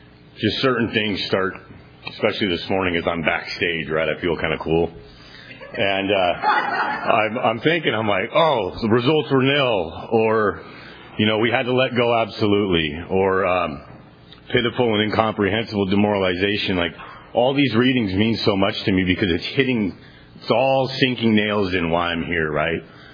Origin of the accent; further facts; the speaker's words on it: Valencia, California, United States; You know, I grew up in Valencia, you know, all snooty, blah, blah, blah.